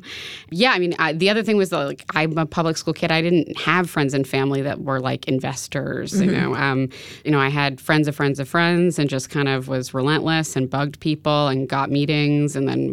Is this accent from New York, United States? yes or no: yes; New York City, New York, United States; Sure. So I grew up in New York City. My dream was to work in politics.